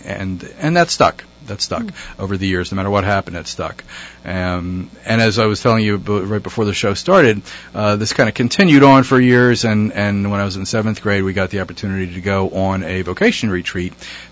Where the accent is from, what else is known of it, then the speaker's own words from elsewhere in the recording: Phoenixville, Pennsylvania, United States; I was born and raised in Phoenixville, which is, for those who don't know, a little town in Chester County. When I grew up, it was a steel town, blue-collar town. My parents were immigrants came over from Ireland after the war.